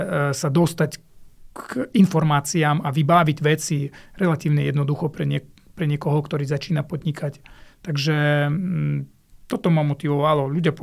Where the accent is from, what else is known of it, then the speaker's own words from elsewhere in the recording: Kazakhstan; Slovak is a second language; also born or lived in Russia / Germany; now in Slovakia; Predtým sme ešte sa presťahovali z Ruska do Kazachstánu, tam som chodil do školy, potom z Kazachstánu do Nemecka a zasa tam som bol doma do 22, som mal 23, keď som prišiel na Slovensku prvýkrát.